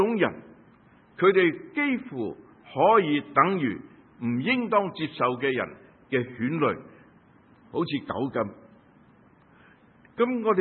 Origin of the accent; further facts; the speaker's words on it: Guangdong, China; 就好似我哋广东人认为